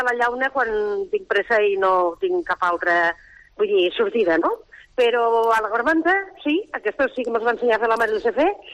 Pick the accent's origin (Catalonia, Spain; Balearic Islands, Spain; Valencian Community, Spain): Catalonia, Spain; Lleida; jo vaig néixer a Lleida, ara fa 53 anys, i jo vinc de l'Horta de Lleida. Els meus pares eren pagesos i, per tant, sóc una dona de la terra.